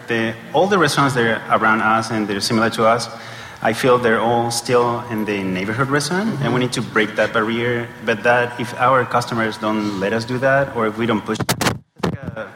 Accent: Chile; I'm from Chile.

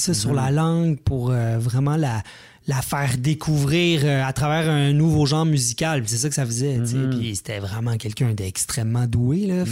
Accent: Quebec City, Quebec, Canada; Moi, je viens de Québec aussi.

